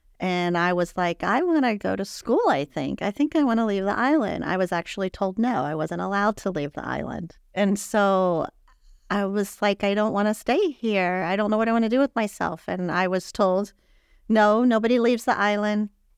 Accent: Key West, Florida, United States; So I'm from Key West, grew up there all the way at the end.

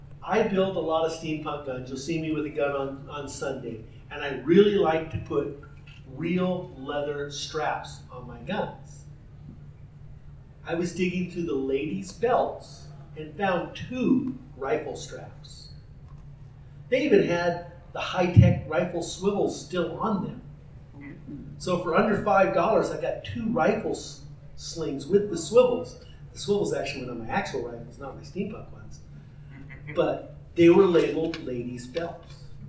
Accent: Flagstaff, Arizona, United States; We're from Flagstaff. We don't have a big area to cover. It's not like there's another town next door to run to.

